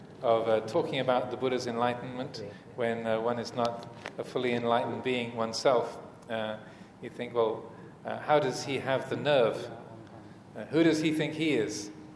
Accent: United Kingdom; born there; also born or lived in Thailand; I was born in England physically, my life as a monk began here in Thailand, and particularly up in the northeast in Ubon province.

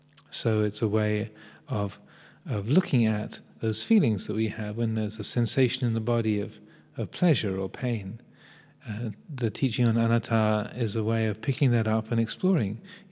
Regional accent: Tenterden, South East England, United Kingdom; born there; I was born in Kench Hill Hospital, Tenterden, Kent. 1956.

